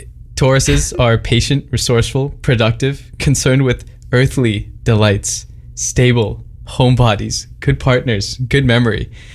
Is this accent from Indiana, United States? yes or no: yes; Indiana, United States; I'm actually from Indiana.